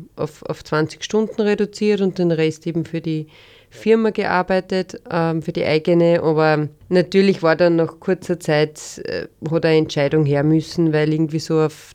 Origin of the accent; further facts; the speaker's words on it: Austria; Destillieren hat ja eine lange Tradition bei uns in Österreich